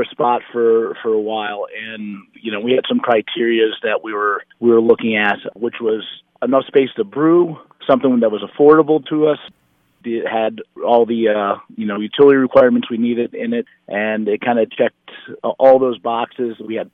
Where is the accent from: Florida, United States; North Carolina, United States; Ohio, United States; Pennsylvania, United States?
Pennsylvania, United States; Scranton; And, you know, I grew up in Scranton, and I used to drive down to the valley to go to Shangy's to buy beer.